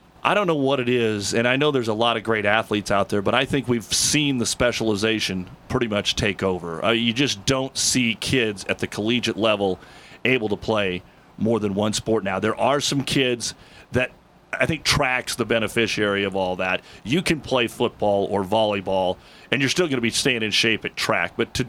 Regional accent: Nebraska, United States; I'm not from Kearney, I'm from Nebraska, but, you know, in high school, I wasn't following Kearney State athletics every day like you'd follow the Huskers.

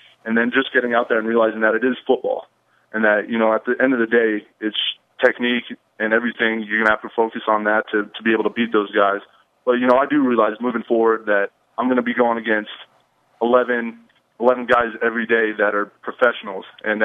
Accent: Denver, Colorado, United States; Well, I'm from Denver, so the Denver Broncos were always my team growing up.

